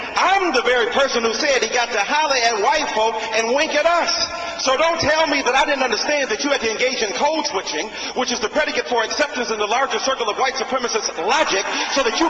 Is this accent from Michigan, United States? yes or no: yes; Detroit, Michigan, United States; I am from America too. I'm from Detroit, Michigan. That's in America.